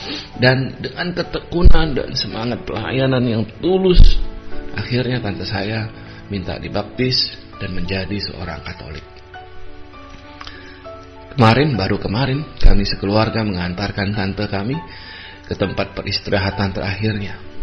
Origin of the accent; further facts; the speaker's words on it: Pontianak, West Kalimantan, Indonesia; born there; saya saat ini berada di kota kelahiran saya, di Pontianak, Kalimantan Barat.